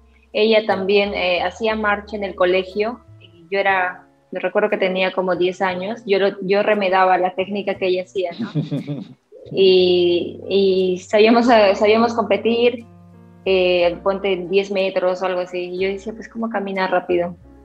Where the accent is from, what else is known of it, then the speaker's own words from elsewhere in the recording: Espinar, Cusco, Peru; born there; Sí, soy de Espinar, de la provincia de Espinar, Cusco. Sí, ahí nací.